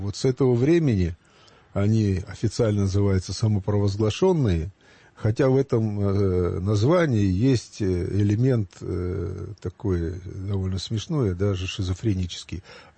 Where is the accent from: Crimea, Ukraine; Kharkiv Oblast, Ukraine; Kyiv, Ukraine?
Kharkiv Oblast, Ukraine; Kharkiv; moved away; я сам, как бывший харьковчанин, правда, давно уехавший